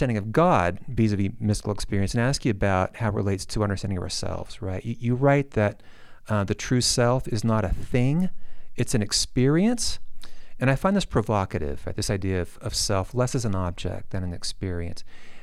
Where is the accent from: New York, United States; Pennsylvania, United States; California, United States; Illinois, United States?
California, United States; And I'm from Southern California, you know, and in very wide freeways and lots of traffic